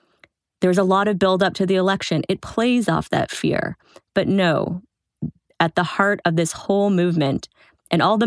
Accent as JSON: {"language": "English", "town": "Toronto", "region": "Ontario", "country": "Canada", "tie": "born or raised there", "said": "Earlier this fall, I was back in my hometown of Toronto"}